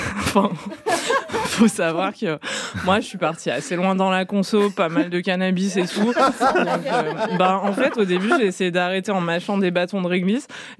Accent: Auvergne-Rhône-Alpes, France; Je suis née en Ardèche, mais j'étais au lycée dans la Drôme.

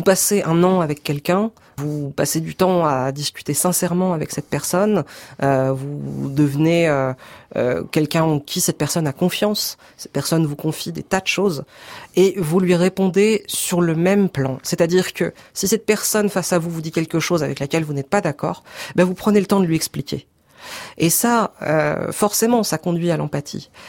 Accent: Grand Est, France; je viens de province, je viens des Ardennes, dans un petit lycée, le lycée Vauban. Suite à quoi, j'ai fait une petite prépa de province aussi à Reims

